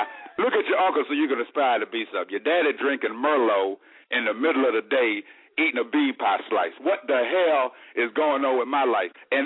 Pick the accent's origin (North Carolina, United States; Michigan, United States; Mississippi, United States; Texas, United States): North Carolina, United States; Charlotte; Because listen, I'm from Charlotte.